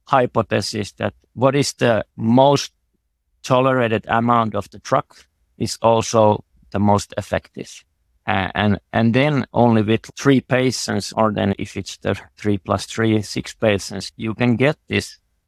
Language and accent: English; Turku, Southwest Finland, Finland; English is a second language; I'm a statistician and I come from Finland in Turku, so southwest Finland, or 50 kilometers from Helsinki.